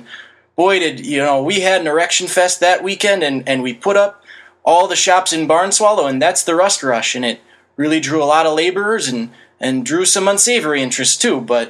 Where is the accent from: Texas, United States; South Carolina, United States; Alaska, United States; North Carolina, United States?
South Carolina, United States; accent: South Carolina; If you can't tell from my accent, which, you know, some have said is as pure South Carolina as you get.